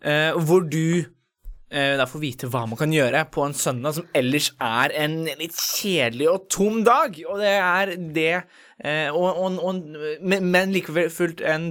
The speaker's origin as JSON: {"language": "Norwegian", "town": "Asker", "region": "Akershus", "country": "Norway", "said": "Vi er ikke noen lørdagsråd, men vi er to gutter fra Asker."}